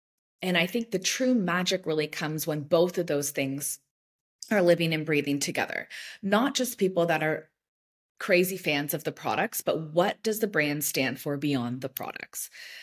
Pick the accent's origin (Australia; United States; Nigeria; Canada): Canada; Toronto, Ontario; I've also had really funny experiences where I'm from Toronto originally